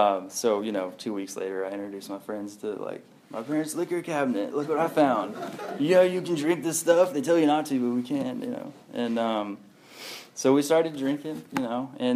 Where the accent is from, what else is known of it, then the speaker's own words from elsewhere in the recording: Texas, United States; I'm from Texas. … like the drug dealer guy.